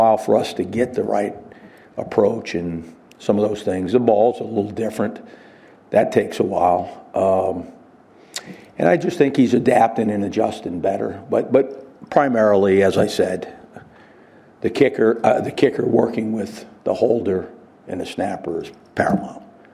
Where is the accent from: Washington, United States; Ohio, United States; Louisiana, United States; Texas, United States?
Louisiana, United States; New Orleans; You know, I'm from New Orleans, and McKnight's from New Orleans.